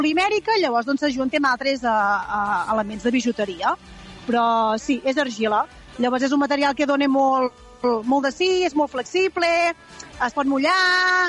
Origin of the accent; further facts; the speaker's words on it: Solsona, Catalonia, Spain; De Solsona.